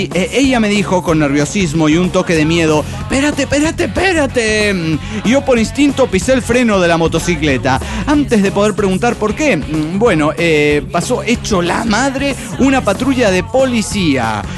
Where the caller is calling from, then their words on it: Avenal, California, United States; de Avenal, USA.